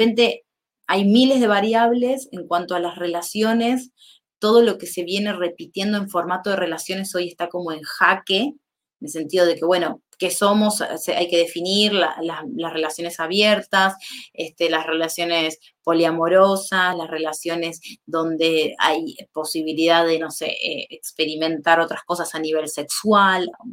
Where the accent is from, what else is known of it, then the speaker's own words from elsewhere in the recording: India; yo vengo de la India y te puedo asegurar que ahí es completamente distinta la forma de vincularse